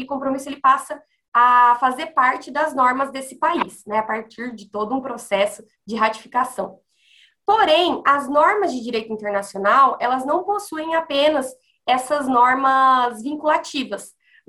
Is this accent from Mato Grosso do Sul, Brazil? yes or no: yes; Mato Grosso do Sul, Brazil; now in Curitiba, Brazil; eu sou do Mato Grosso do Sul, mas atualmente moro em Curitiba.